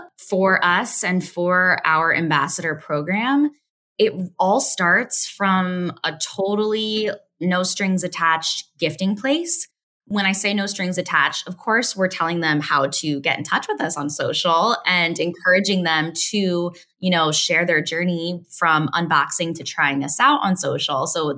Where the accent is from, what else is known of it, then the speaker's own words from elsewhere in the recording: Denville, New Jersey, United States; Like I'm from Denville, New Jersey, for example.